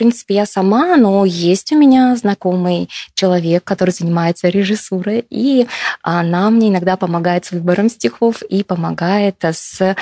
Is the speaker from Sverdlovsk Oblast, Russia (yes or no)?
yes; Pervouralsk, Sverdlovsk Oblast, Russia; я из Первоуральска